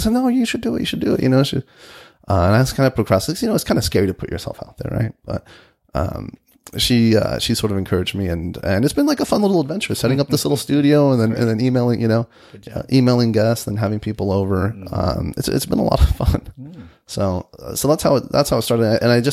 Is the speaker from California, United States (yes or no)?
yes; San Diego, California, United States; now in Sacramento, United States; When I moved here from San Diego, I moved here because I wanted to work for the legislature. Mm-hmm. You know, I miss surfing. I grew up surfing.